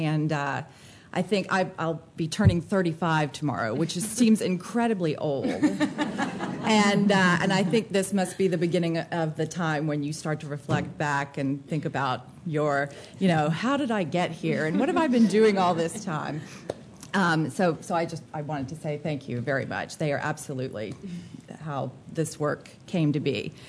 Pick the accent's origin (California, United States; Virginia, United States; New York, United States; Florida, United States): Virginia, United States; maybe I'm from Amherst County, Virginia, and maybe this is something we say there and not anywhere else